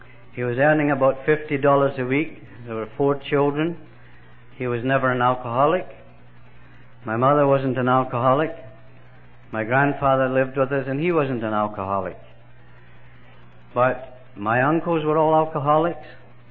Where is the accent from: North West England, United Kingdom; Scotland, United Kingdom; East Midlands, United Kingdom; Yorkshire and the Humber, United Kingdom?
Scotland, United Kingdom; born there; I was born in Scotland, and I'm half Irish and I'm half Scots.